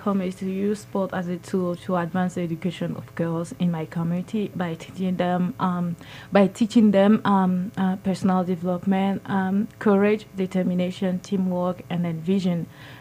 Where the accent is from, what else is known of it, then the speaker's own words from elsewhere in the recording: Benin; English is a second language; now in United States; I learned English at school, at primary school and secondary school there. English is not important for us in Benin because it's not our official language, but I was very interested by the language, so I just learned by myself and my English club.